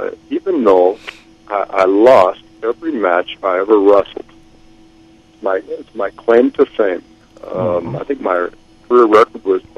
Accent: Detroit, Michigan, United States; But I went home to my home state of Michigan, the Detroit area

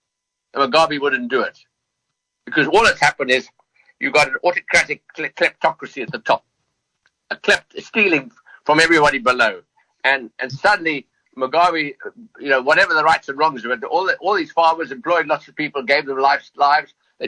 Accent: United Kingdom; End of the day, you know, we're a British nation, and we're stronger for it.

